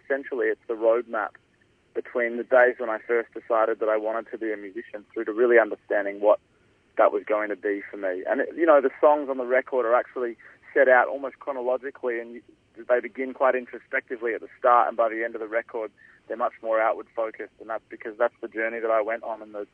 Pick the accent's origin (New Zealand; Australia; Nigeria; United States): Australia; there is a vulnerability as an Australian male as well to have music that's pretty sensitive and pretty kind of open.